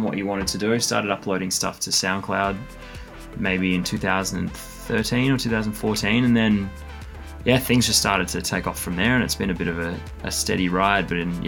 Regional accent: Melbourne, Victoria, Australia; now in United States; I'm originally from Melbourne, grew up DJing in Melbourne, Australia. I'm now probably spend most of my time touring in the United States.

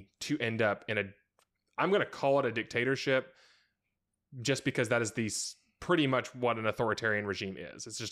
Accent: United States; I paid a lot more attention to American history, being an American, than other world histories growing up.

